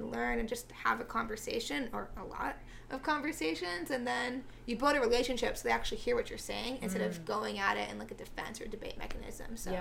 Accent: San Antonio, Texas, United States; So I'm from San Antonio, Texas originally.

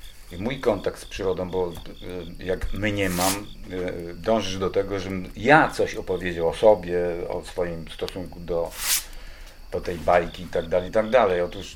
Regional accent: Zamość, Lublin Voivodeship, Poland; Ja pochodzę z Zamościa.

